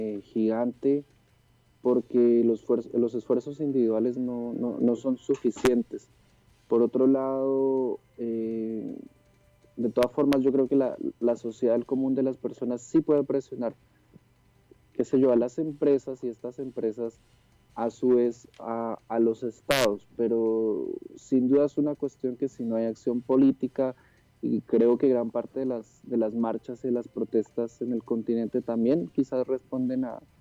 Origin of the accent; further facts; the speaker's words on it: Popayán, Cauca, Colombia; yo tengo 28 años, nací en Popayán en el 91